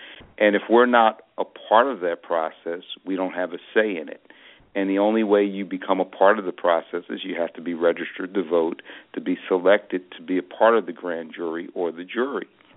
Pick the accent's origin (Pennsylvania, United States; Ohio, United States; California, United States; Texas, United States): Pennsylvania, United States; Philadelphia; I know when I was young growing up in Philadelphia, we used to have police officers that walked the beat.